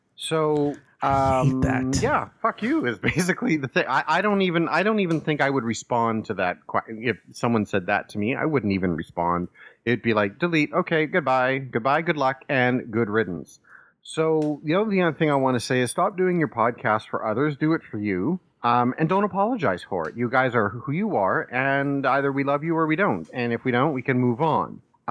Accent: northern Mexico, Mexico; now in Canada; It's your favorite northern Mexican who's uncircumcised that lives in eastern Canada.

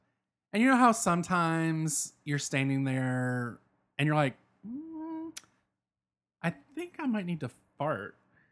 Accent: North Carolina, United States; I am from North Carolina.

